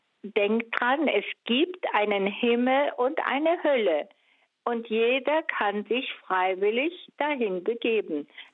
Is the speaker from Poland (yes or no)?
yes; Warmian-Masurian Voivodeship, Poland; moved away; also born or lived in Mecklenburg; ich komme aus Masuren und habe dort den ersten Tod erlebt mit meinem Großvater, den ich sehr liebte